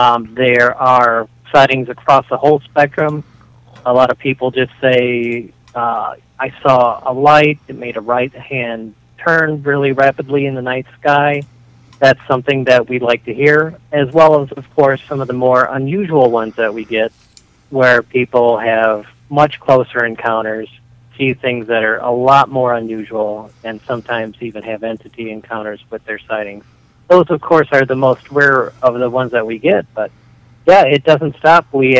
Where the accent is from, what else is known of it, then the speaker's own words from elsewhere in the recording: Michigan, United States; My home state of Michigan, we got 282, something like that.